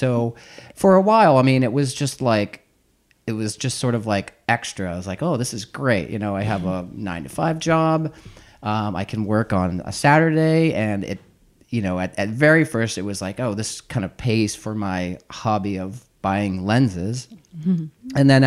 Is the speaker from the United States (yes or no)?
yes; Pennsylvania, United States; moved away as an adult; now in Carlsbad, United States; I'm now living in Carlsbad, California. I'm originally from Pennsylvania. Went to college there and then moved to San Diego